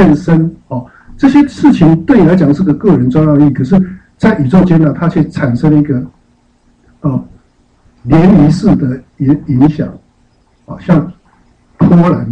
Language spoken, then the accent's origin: Chinese; China; 尤其是我们中国人很重视孝道嘛，慎终追远哈